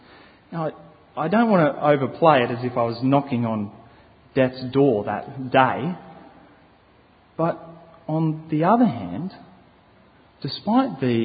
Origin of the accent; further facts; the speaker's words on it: Port Macquarie, New South Wales, Australia; Now, I grew up near Port Macquarie and spent a lot of time in the sun. We went to the beach every morning before school